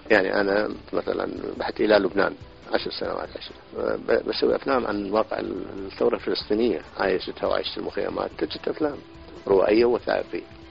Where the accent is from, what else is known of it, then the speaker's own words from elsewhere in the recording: Iraq; باسبورت يمني ويعرفون هذا الباسبورت اليمني معطى لي وأنا عراقي،